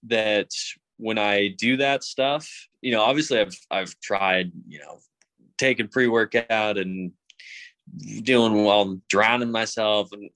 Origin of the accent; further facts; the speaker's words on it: Massachusetts, United States; Not a huge basketball fan, but Celtics are, you know, obviously my hometown team.